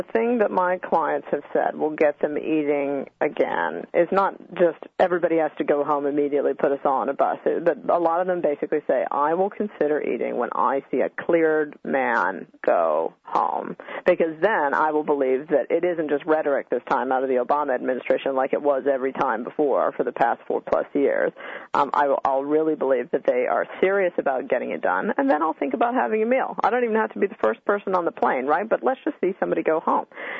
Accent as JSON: {"language": "English", "country": "United States", "said": "But as an American, I have to say"}